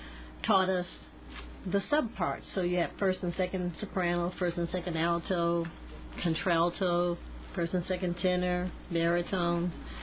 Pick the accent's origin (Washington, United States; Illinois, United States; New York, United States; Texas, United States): Illinois, United States; Chicago; Well, I'm originally from the South Side. I grew up in Audgill Gardens.